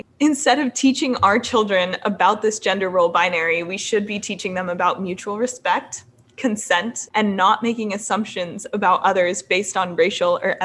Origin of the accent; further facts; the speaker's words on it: Utah, United States; in high school, I'm from Utah, so not as bad as Alabama, but I was also the only brown girl in my grade at the time